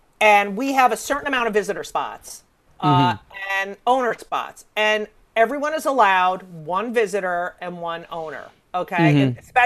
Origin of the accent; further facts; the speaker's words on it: New York, United States; But I have to say, being a New Yorker